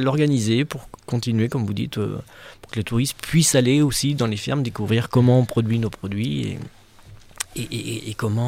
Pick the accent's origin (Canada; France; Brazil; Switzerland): France; Centre-Val de Loire; moved away as an adult; J'ai atterri ici en 88, donc ça fait un petit bail déjà. Je suis d'Eure-et-Loire, pur Beauceron, donc dans les céréales.